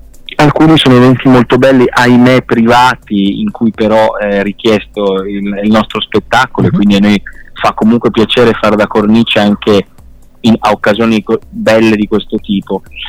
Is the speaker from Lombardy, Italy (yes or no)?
yes; Lodi, Lombardy, Italy; Da milanese, da lombardo, perché in realtà sarei lodigiano, milanese